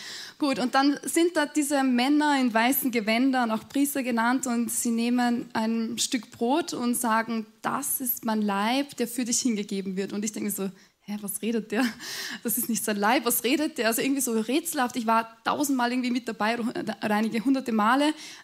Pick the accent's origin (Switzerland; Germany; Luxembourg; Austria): Austria; Upper Austria; Ich bin aufgewachsen am Land in Oberösterreich und hineingeboren in eine, ich würde sagen mal, traditionell katholische Familie.